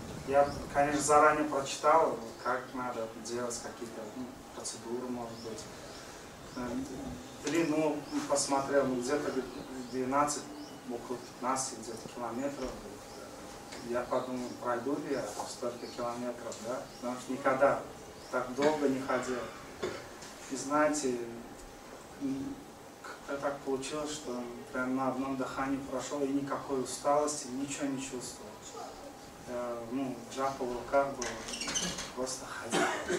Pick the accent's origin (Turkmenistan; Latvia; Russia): Turkmenistan; Ashgabat; Я всегда из Ашхабада.